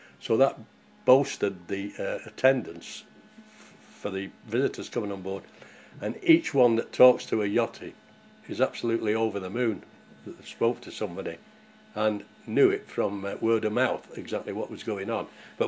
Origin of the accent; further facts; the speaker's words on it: Scotland, United Kingdom; I'm a Leither, you know. And I had to show my passport because nobody believed me. But all it said on the passport was Edinburgh, you know, but at least I'm a Scot.